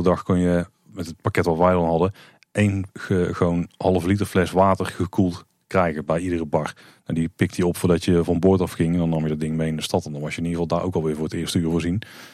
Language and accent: Dutch; Netherlands; vooral als Hollander die gewoon nog kinderen heeft.